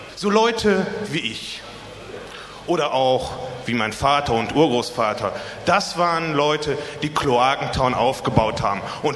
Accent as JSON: {"language": "German", "town": "Johannesburg", "region": "Gauteng", "country": "South Africa", "said": "Ja, aus Johannesburg."}